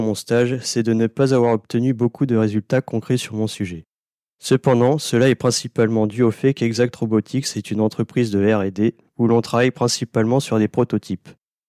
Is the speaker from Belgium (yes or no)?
no; Centre-Val de Loire, France; j'ai actuellement 23 ans et je viens du sud de l'Eure-et-Loire.